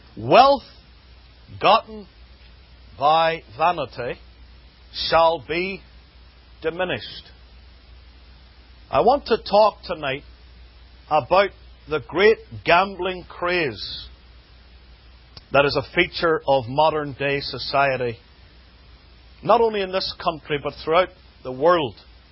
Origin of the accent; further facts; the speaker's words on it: United Kingdom; I come from the United Kingdom. It's very hard for me to disguise that when I open my mouth.